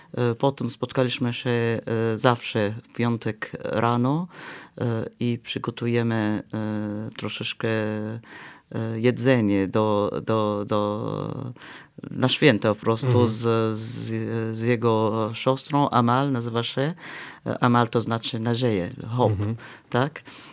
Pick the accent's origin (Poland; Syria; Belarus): Syria; Damascus, Damascus Governorate; Polish is a second language; mamy też tradycję, że spacerujemy przez wszyscy kościoły tam u nas w Damaszku.